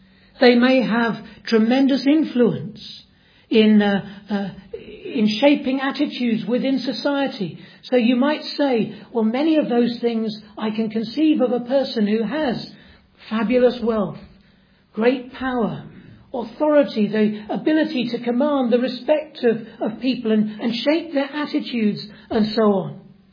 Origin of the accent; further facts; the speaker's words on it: United Kingdom; I'm assuming none of us here are American citizens. Because we're British citizens, we're outside of the sphere of his authority.